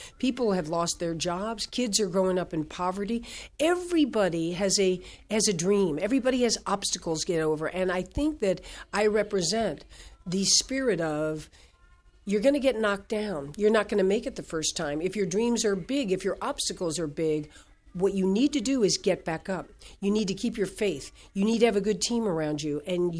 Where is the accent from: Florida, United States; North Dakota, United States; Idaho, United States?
Florida, United States; Fort Lauderdale; Yeah, well, first of all, I grew up in Fort Lauderdale, Florida.